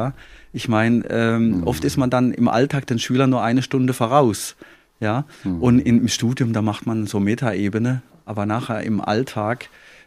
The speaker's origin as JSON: {"language": "German", "region": "Baden-Württemberg", "country": "Germany", "said": "ich komme ja aus dem Rebland. Ich wohne im Rebland"}